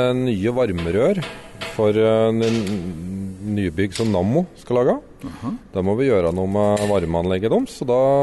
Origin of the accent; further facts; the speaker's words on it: Søndre Land, Innlandet, Norway; Så jeg kommer fra Søndre Land, Landåsbygda.